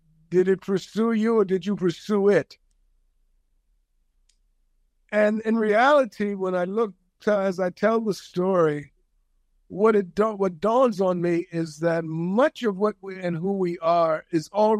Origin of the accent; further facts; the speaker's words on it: New York City, New York, United States; I'm born and raised in Manhattan, Harlem in particular.